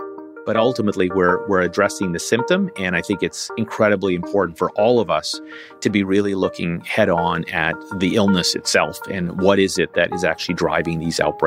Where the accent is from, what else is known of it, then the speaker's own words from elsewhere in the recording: Canada; speaking here as a Canadian